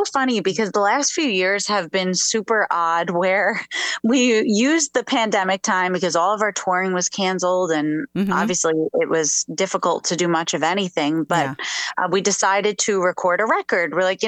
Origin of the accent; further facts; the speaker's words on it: New York, United States; even though I'm a country artist, I grew up in New York, and rock and roll and soul music are a really big part of who I am.